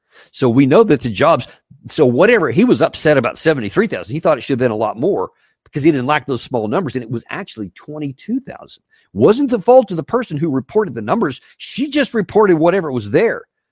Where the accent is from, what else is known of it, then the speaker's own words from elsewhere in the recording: United States; I'm an American, and I love Americans, and I love all the people